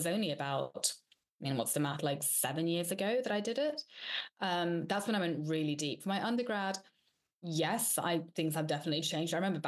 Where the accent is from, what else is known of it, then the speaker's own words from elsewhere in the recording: England, United Kingdom; also born or lived in Slovakia; I wasn't baptized or anything as a child growing up in Slovakia. Then growing up in England, I went to a Church of England school.